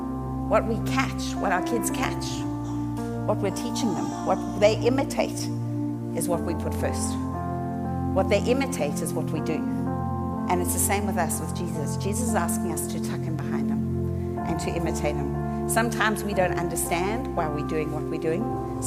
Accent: South Africa; accent: South African; I have a South African accent because I grew up in South Africa.

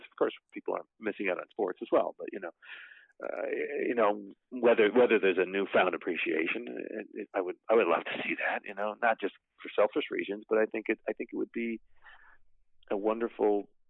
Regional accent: Canada; I mean, I'm from Canada

